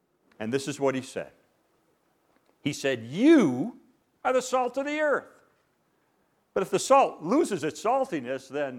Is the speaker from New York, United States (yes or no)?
no; Chicago, Illinois, United States; now in Texas, United States; I'm from Chicago, so what do I know about Texas? Very little. So we moved to Texas.